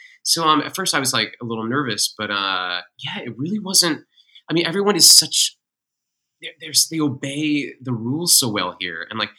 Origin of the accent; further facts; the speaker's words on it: England, United Kingdom; My mom's British. And so I grew up in England. So I have dual citizenship